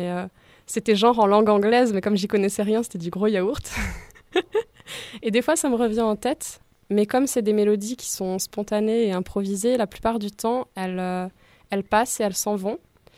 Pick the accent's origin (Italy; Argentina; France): France; Grenoble, Auvergne-Rhône-Alpes; Je viens de Grenoble et ça fait depuis 2016 que j'habite ici.